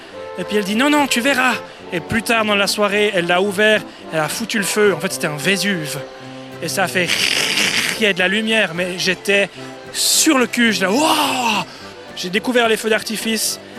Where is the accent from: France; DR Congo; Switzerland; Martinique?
Switzerland; Par contre, vu que je suis un vrai Suisse